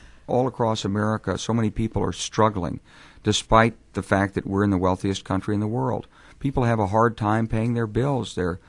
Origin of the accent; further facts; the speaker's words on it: the South, United States; Well, South Carolina is an interesting state because I'm a Southerner, and people down there respect the uniform.